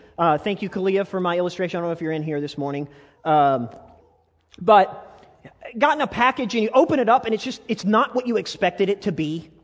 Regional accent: Ozark, Missouri, United States; I grew up in Ozark.

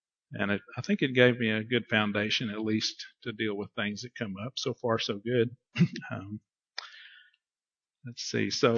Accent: Marble Falls, Texas, United States; I have a brother and two sisters, we grew up there in Marble Falls.

